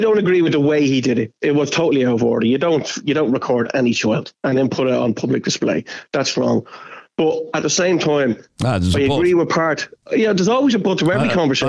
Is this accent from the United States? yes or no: no; Ireland; But the last thing me as an Irishman would want to be known as is a fucking Viking.